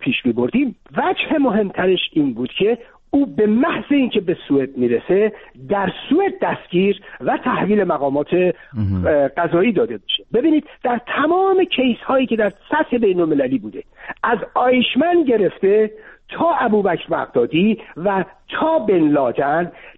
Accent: Iran; ما به عنوان یک ایرانی وظیفمون چیه؟

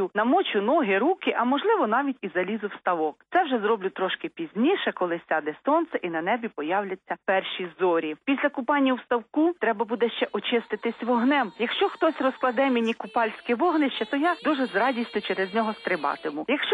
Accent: Cherkasy Oblast, Ukraine; У нас на Уманщині кажуть

